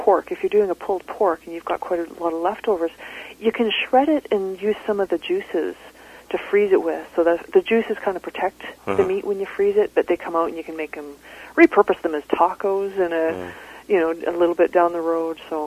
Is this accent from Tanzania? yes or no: no; Calgary, Alberta, Canada; Yes, I grew up in Calgary.